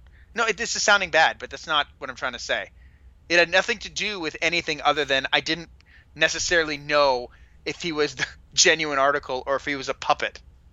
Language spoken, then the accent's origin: English; Canada; Hey, I'm in from Canada.